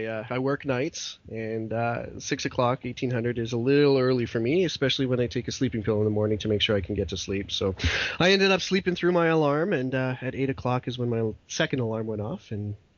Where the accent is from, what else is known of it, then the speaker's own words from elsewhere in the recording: Western Canada, Canada; I'm born and raised in Western Canada. I'm a conservative. I'm a Canadian conservative